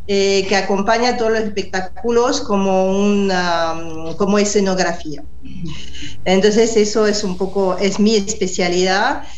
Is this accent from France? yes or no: yes; France; Spanish is a second language; now in Argentina; yo lo escuchan seguramente, soy francesa. Y vivo acá en la Argentina desde el 94.